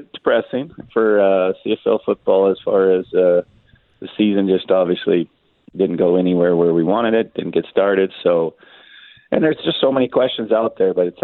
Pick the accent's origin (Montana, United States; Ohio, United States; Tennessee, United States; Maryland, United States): Montana, United States; I'm from Montana, so that's right.